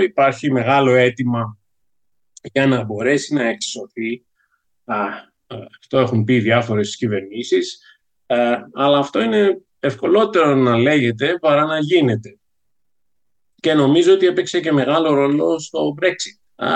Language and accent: Greek; Athens, Attica, Greece; moved away as an adult; also born or lived in Patras; now in United Kingdom; Γεννήθηκα το 1963 στην Αθήνα, όπου έζησα μέχρι 12 χρονών περίπου, μέσα δεκαετίας του 70. Μετά σχολείο, γυμνάσιο και λύκειο στην Πάτρα